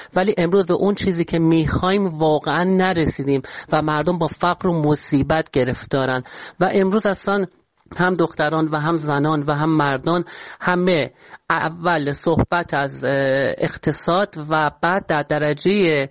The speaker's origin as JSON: {"language": "Persian", "country": "Iran", "said": "من به عنوان یک ایرانی فکر میکنم که ملت ایران اصلا برای مذهب و بنیادگرایی انقلاب نکردند"}